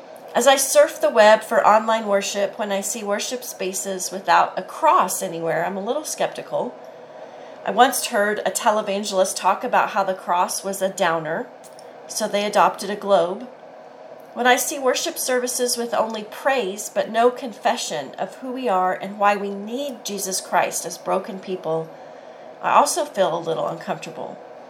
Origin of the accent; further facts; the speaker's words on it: Oklahoma, United States; As most of you know, I'm from Oklahoma, a televangelism mecca.